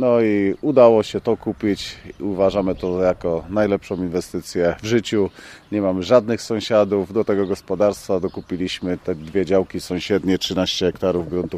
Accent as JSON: {"language": "Polish", "town": "Głażewo", "region": "Masovian Voivodeship", "country": "Poland", "said": "Ja pochodzę z gospodarstwa w sąsiedniej wiosce Głażewo. Tam jest po ojcu gospodarstwo."}